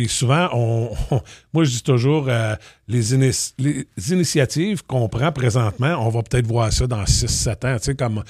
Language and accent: French; Ontario, Canada; en tant que franco-ontarien, on est tout un peu coupable de...